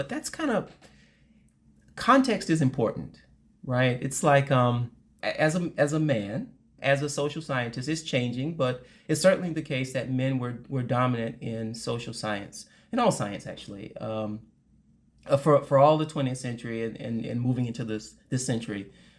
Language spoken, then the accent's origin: English; South Carolina, United States; and I'm from that culture in a way, I'm from South Carolina, people will find that comforting.